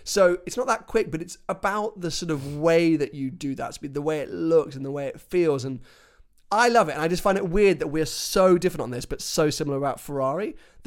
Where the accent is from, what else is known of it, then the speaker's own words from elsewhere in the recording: United Kingdom; Just for some reason, as a Brit, I feel like this weird, I just want them to do great things.